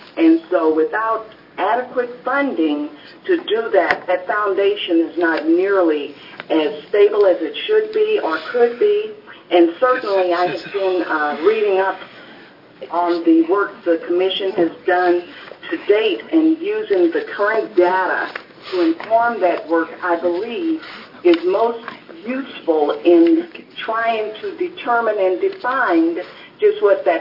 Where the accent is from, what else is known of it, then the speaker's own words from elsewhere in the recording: Oregon, United States; As you know, I am from Southern Oregon. I come from a small, mostly rural district.